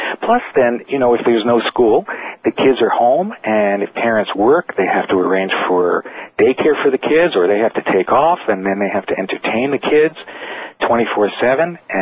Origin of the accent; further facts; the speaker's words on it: New York City, New York, United States; And, of course, I grew up in New York City, so you could reach each other even by subway.